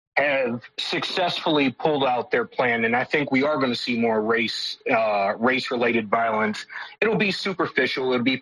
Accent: United States; Exactly. I'm a American

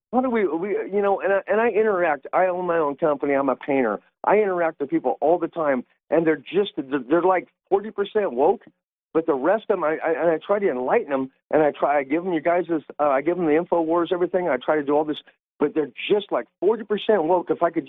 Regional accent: United States; we could actually do something as a country and as a citizenry, as an American person, to do something about this.

